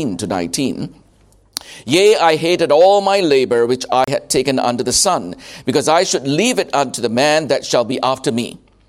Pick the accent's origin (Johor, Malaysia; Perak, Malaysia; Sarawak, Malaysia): Johor, Malaysia; Johor Bahru; Some of you have been to Johor Bahru. Well, that's my hometown, Johor Bahru.